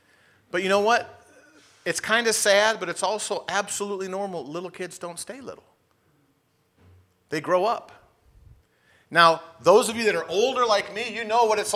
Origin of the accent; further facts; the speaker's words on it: South Carolina, United States; When we first moved down to Florida, I moved to Florida from South Carolina. I grew up in ministry in South Carolina.